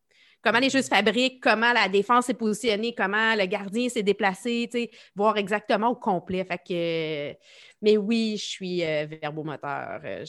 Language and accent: French; Laval, Quebec, Canada; moi je viens de Laval